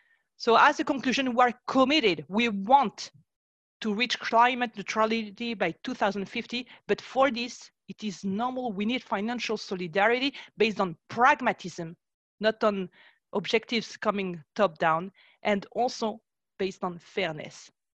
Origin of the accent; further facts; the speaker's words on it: Romania; I'm an MEP from Romania.